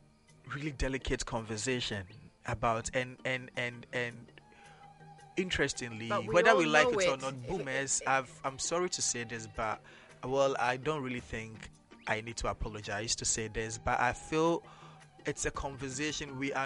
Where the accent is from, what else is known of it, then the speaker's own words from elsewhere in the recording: Ghana; growing up in Ghana, right? Anyone who schooled in Ghana knows what social studies has been like.